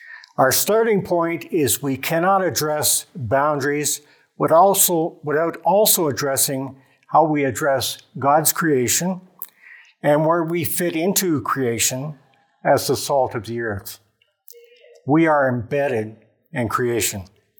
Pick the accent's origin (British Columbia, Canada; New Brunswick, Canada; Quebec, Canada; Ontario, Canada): Ontario, Canada; but I'm also a Canadian. I'm a registered professional planner within the province of Ontario